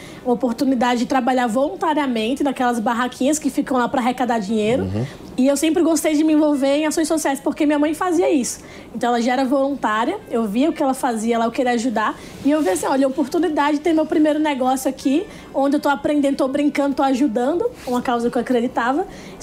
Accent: Natal, Rio Grande do Norte, Brazil; eu sou de Natal, Rio Grande do Norte, sou potiguar, tenho 24 anos

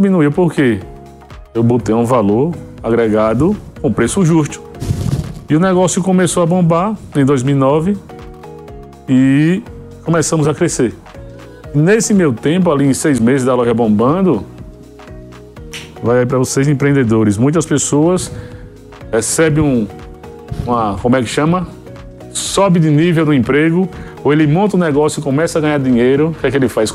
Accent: Maceió, Alagoas, Brazil; sou lá de Maceió, Alagoas.

